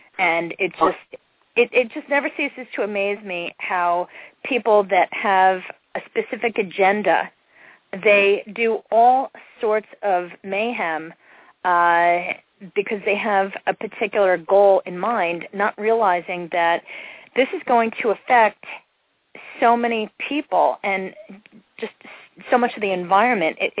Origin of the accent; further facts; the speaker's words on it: New York, United States; I remember growing up in the Catskills, we had a major crisis with tent caterpillars.